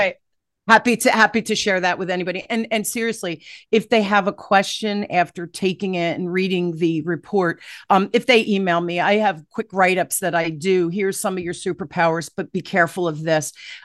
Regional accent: Newark, New Jersey, United States; When I was a little girl, I grew up in Newark, here in inner city in New Jersey.

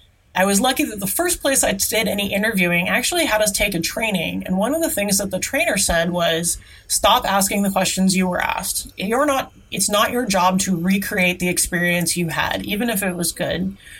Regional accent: Washington, United States; I grew up in the Seattle area.

